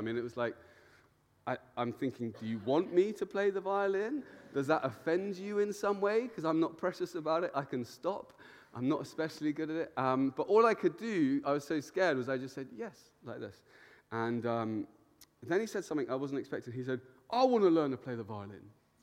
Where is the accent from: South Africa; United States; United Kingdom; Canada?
United Kingdom; Luton, East of England; I love my hometown. And I went to quite a rough school there, and it was known as the worst school in Luton.